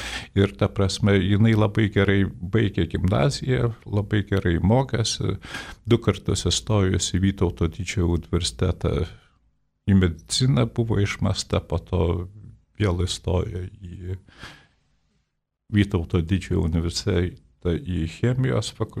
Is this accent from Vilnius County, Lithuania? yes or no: no; Nida, Klaipėda County, Lithuania; mes dar užaugome Nidos girininkyje, tai labai gražioje vietoje ant tos pačios kopos